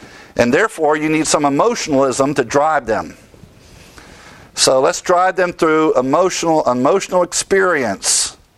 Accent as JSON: {"language": "English", "region": "Ohio Valley", "country": "United States", "tie": "born or raised there", "said": "I grew up in that in Ohio Valley. Kentucky is just further south."}